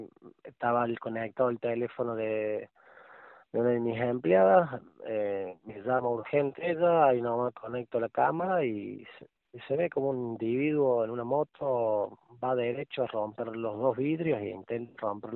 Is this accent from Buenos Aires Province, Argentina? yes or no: no; Córdoba, Argentina; mis empleadas son de Córdoba, yo soy de Córdoba